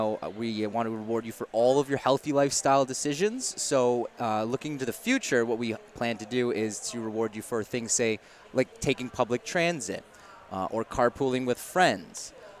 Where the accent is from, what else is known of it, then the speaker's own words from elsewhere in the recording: Toronto, Ontario, Canada; I'm from Toronto, Canada, and I founded a tech startup called Life Points.